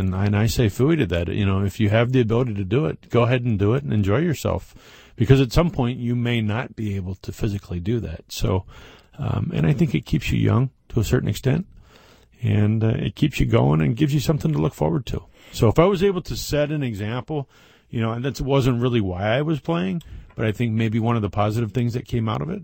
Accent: Philadelphia, Pennsylvania, United States; And I had that good fortune of going to Philadelphia and, again, playing kind of for my hometown team and winning a World Series.

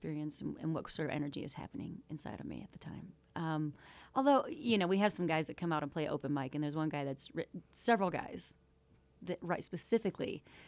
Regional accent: Michigan, United States; I like to live here because I was raised in Michigan, where winters are

